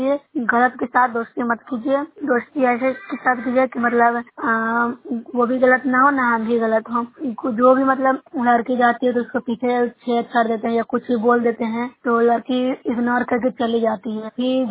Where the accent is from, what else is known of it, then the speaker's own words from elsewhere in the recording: Bihar, India; मैं nausea block से हूँ, जिला नालंदा के निवासी हूँ।